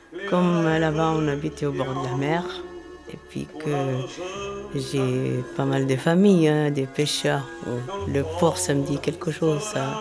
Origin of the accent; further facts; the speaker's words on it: Tunisia; French is a second language; moved away as an adult; now in Angers, France; J'ai 54 ans et j'habite Angers depuis 81. Ma jeunesse, c'était en Tunisie. Je suis née en Tunisie jusqu'à l'âge de 20 ans. Je suis revenue en France parce que j'ai suivi mon mari.